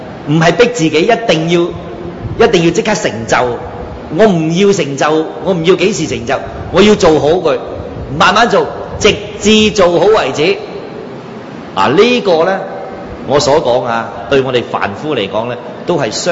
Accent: China; 我们中国人都说见贤思齐言

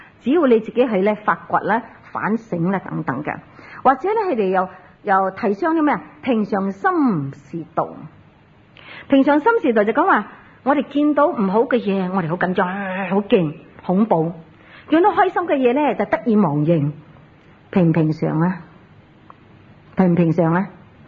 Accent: Hong Kong; 我哋香港人咧，去台湾受戒

